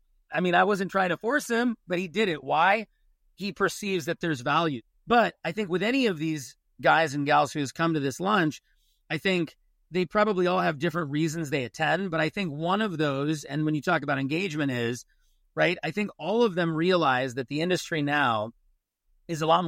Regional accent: Huntington Beach, California, United States; So I grew up in Huntington Beach, Orange County. Actually, behind me is Laguna Hills, where I live now with my wife and my five children.

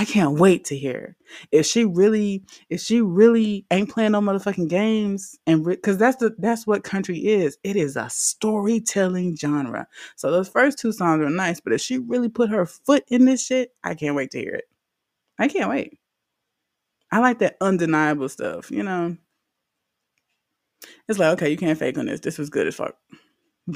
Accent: Louisiana, United States; And I love it because I'm from Louisiana.

